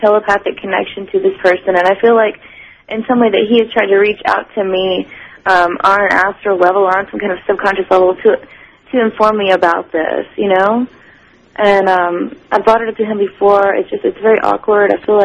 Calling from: Memphis, Tennessee, United States; Hi, Art. I'm calling from Memphis, Tennessee. I'm a first-time caller.

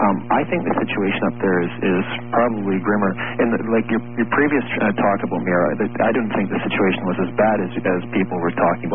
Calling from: Coquitlam, British Columbia, Canada; I'm calling from Coquitlam, British Columbia

